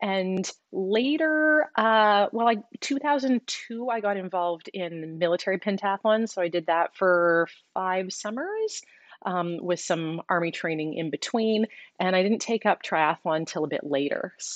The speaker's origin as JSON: {"language": "English", "town": "Maple Ridge", "region": "British Columbia", "country": "Canada", "tie": "born or raised there", "said": "I'm really from the burbs of Vancouver. I grew up in Maple Ridge, BC."}